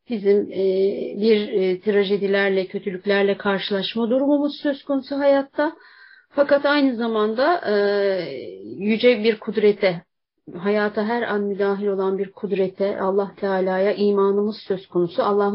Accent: Bursa, Turkey; born there; Ben 1971 Bursa doğumluyum.

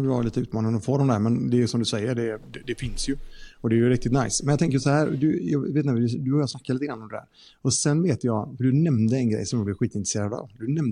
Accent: Lindome, Västra Götaland County, Sweden; vi hade ett bageri i Lindome där jag kommer ifrån.

